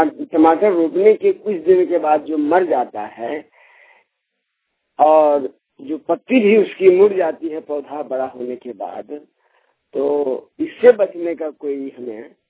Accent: Bagmara, Jharkhand, India; गिरिडीह जिला के सिलवरिया पंचायत के बगमारा गांव का रहने वाला हूँ।

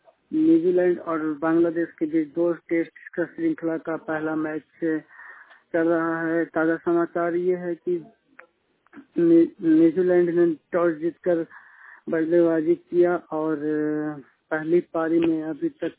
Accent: Gaya, Bihar, India; मैं बिहार गया का रहने वाला हूँ।

